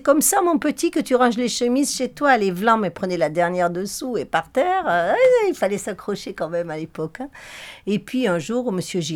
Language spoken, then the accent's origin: French; Occitanie, France; now in Sandrieux, France; Je viens du Lot, je suis une lotoise